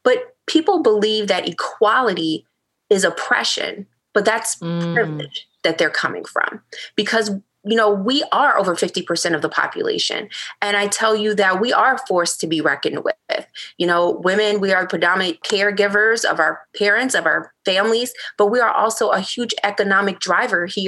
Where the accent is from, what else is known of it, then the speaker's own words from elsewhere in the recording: Petersburg, Virginia, United States; Growing up in Petersburg, Virginia. And Petersburg was once an affluent and well-to-do, predominantly African-American community.